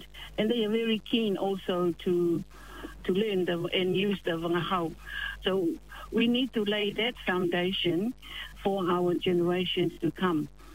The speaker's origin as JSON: {"language": "English", "country": "Niue", "tie": "born or raised there", "said": "So those three villages are from where I came from, but my tupuna were from Avasele as well."}